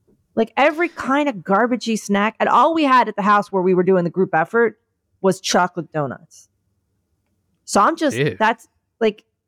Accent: New York, United States; I don't put hot sauce on pizza. That's because I'm from New York.

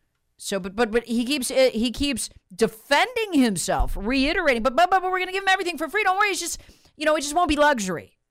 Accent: United States; I have to work. I'm an American.

